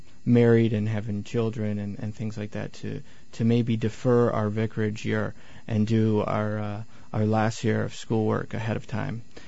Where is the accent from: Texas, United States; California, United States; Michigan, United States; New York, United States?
Michigan, United States; Brighton; I was raised in Michigan, and went to a church of Shepherd of the Lakes in Brighton, Michigan